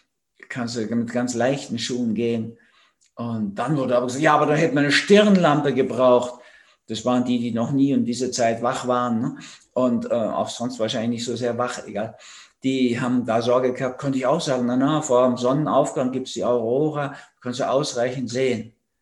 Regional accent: Austria; die stehen bei uns in Österreich überall rum

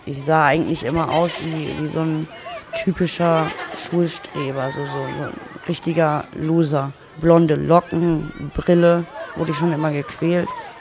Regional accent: Leer, Lower Saxony, Germany; now in Münster, Germany; Ich komme aus Ostfriesland, aus Leer. Ich bin 31 Jahre alt und bin seit knapp 3 Jahren in Münster. Bin in Leer auch zur Schule gegangen, eigentlich besser gesagt in Wehna.

